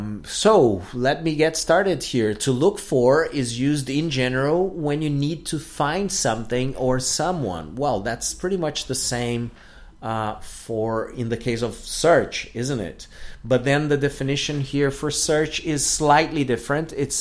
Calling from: Porto Alegre, Rio Grande do Sul, Brazil; English is a second language

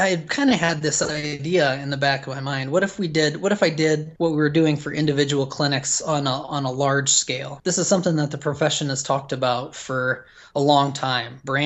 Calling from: Kansas City, Missouri, United States; Kansas City, Missouri.

